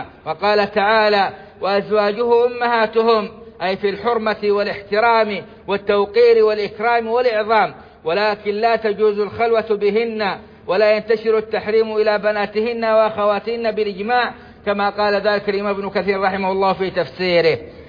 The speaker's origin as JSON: {"language": "Arabic", "country": "Saudi Arabia", "said": "اللهم أدم على بلادنا السعودية أمنها وإيمانها والخيرات في بلادها"}